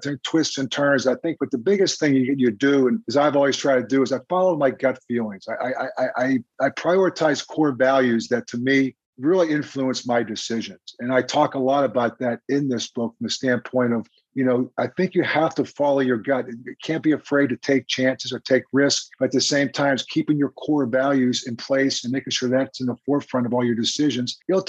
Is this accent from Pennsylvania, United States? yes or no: yes; Crafton, Pennsylvania, United States; So it talks about me growing up in Crafton.